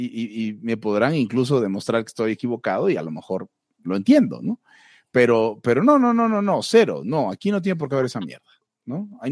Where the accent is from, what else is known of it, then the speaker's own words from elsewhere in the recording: Mexico; voy a hacer todo lo posible porque no haya un musulmán más en mi país. México, estoy hablando de mi país.